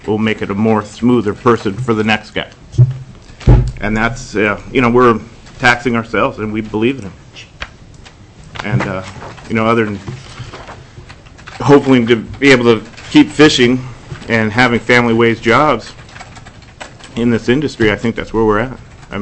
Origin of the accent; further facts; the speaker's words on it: Ketchikan, Alaska, United States; I'm from Ketchikan, Alaska.